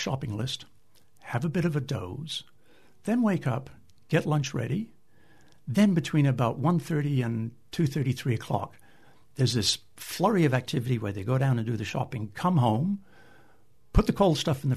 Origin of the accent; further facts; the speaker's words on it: Canada; moved away; You can tell by my accent, I'm not from here. I'm originally Canadian, left my family behind in 40 years ago, back in the mid-70s.